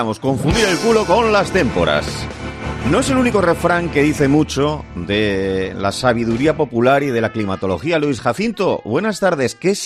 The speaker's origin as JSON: {"language": "Spanish", "region": "Basque Country", "country": "Spain", "said": "lo digo yo como vasco que soy"}